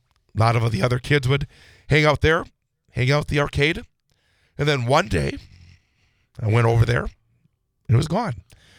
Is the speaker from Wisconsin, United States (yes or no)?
yes; Rothschild, Wisconsin, United States; Back when I was a teen, I grew up in Rothschild, Schofield.